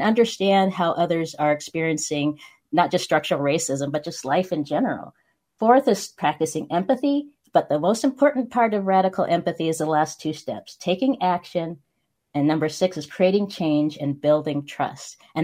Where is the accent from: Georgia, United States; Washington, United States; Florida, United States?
Washington, United States; Spokane; I grew up in Spokane, Washington, and it's a very, you know, less than 1% Black when I grew up.